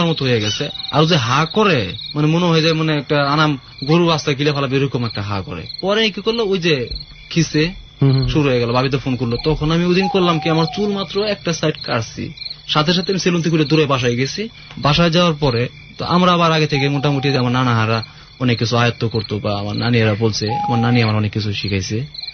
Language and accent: Bangla; Gazipur, Dhaka Division, Bangladesh; আমার বাড়ি হয়েছে গাজীপুরে সদরে, আমার বাড়ি।